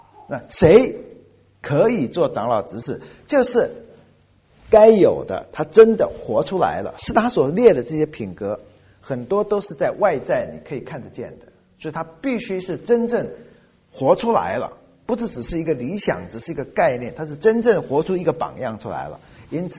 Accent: Fujian, China; 才发现我是福建人，我们福建人有一种规矩

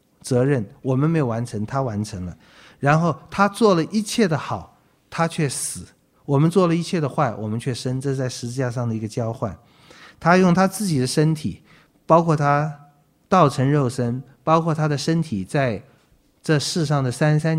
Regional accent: China; 我们中国人

